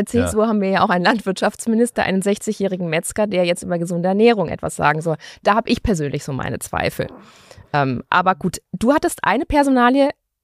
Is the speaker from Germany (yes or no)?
yes; Bayreuth, Bavaria, Germany; Das ist meine Heimat, da lästerst du nicht drüber.